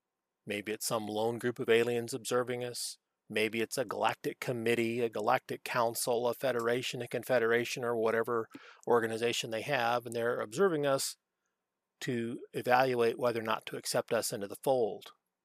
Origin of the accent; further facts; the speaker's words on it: Missouri, United States; I grew up in Missouri. Show me.